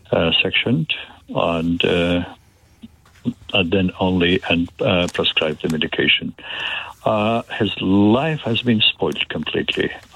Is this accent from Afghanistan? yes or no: yes; Afghanistan; English is a second language; moved away; because I come originally from Afghanistan. I've been living here for a long time.